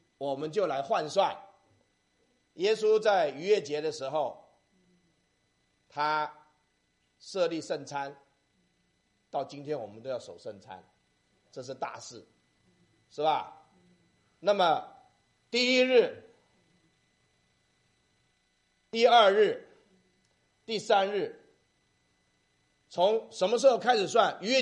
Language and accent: Chinese; China; 所以我们中国人讲阴阳，太极讲阴阳